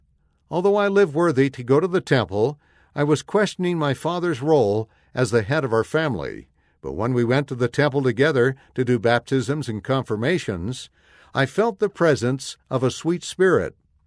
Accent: Norway; I grew up in Norway.

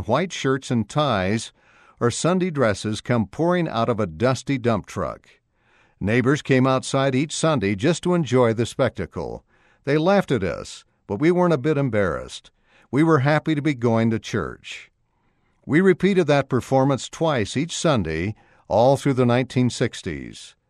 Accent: Monterrey, Nuevo León, Mexico; I grew up in Monterrey, Mexico, in the state of Nuevo León. My parents were faithful Latter-day Saints

